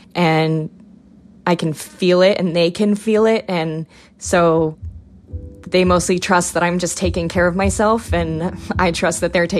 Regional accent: Livermore, California, United States; now in Alameda, United States; I live in Alameda, California, and I'm a lawyer. I grew up in Livermore, California, as an only child to two parents who were high school graduates.

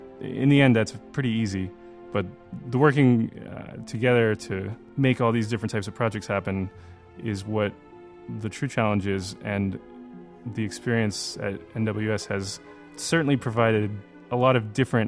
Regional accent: Russia; I was a rowdy little kid growing up in Russia

